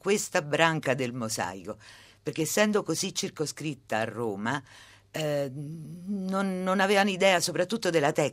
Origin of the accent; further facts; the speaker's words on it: Vatican City; io sono nata e cresciuta nella Città del Vaticano